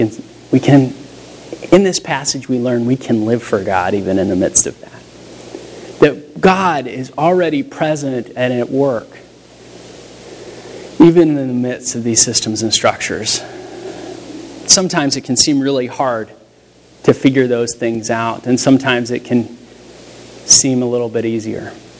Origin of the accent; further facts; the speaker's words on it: Denver, Colorado, United States; I grew up in Denver.